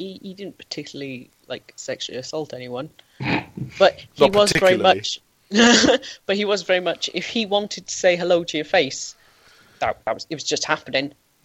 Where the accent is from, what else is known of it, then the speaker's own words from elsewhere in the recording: United Kingdom; we've got this sort of opposite thing, where in America, they want to be whatever it was that they came from. In Britain, we're just like, oh, British